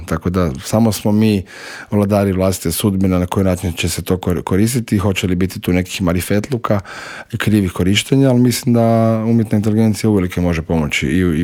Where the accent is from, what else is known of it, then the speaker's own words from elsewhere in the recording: Croatia; s ponosom reći da danas industrija kod nas u Hrvatskoj i uz udrugu imamo i novi etički kodeks